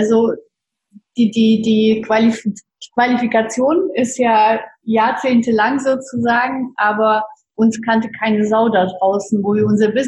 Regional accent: Russia; German is a second language; now in Germany; Wir kommen aus ganz, ganz einfachen Verhältnissen. Ich komme ursprünglich aus Russland, bin zwar schon seit 25 Jahren in Deutschland

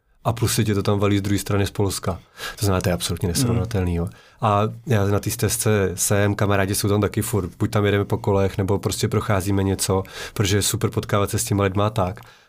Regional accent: Plzeň, Plzeň Region, Czechia; protože já jsem Plzeňák a mám jako srdcovka vždycky byla Šumava

